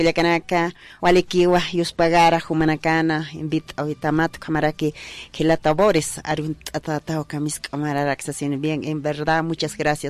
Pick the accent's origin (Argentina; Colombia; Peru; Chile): Peru; y nosotros somos, decimos como pueblos originarios, seamos quechuas, amazónicos, aymaras, somos del Perú.